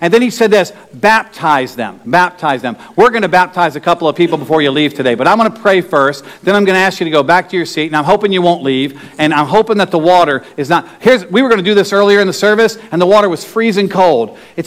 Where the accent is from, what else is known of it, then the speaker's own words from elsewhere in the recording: New York, United States; I was like, I'm from New York, they're from Sierra Leone.